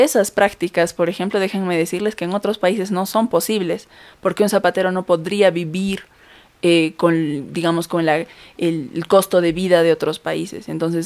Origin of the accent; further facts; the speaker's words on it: Cusco, Peru; vengo del Cusco, de la capital del Imperio Incaico, tener en mi sangre, ser mestiza, tener mis 2 chapitas rojas aquí en mi cara, lucir súper andina